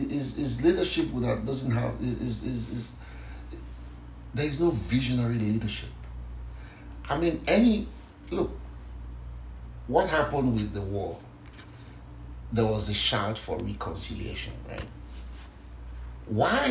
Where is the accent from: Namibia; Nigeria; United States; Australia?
Nigeria; I am a Nigerian, but I haven't been to the North to experience the North.